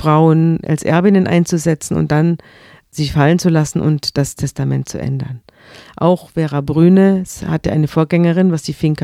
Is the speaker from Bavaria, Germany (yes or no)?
yes; Munich, Bavaria, Germany; ich kenne diese Lokale alle, ich komme ja aus München, deswegen ist mir das alles sehr wohl bekannt, auch die Kaulbachstraße und so, auch Pöcking.